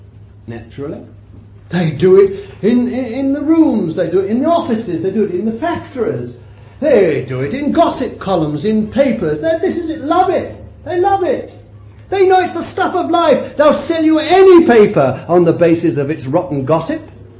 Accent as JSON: {"language": "English", "region": "England", "country": "United Kingdom", "said": "I'm not an Englishman anymore. I ceased to be an Englishman when I was born again."}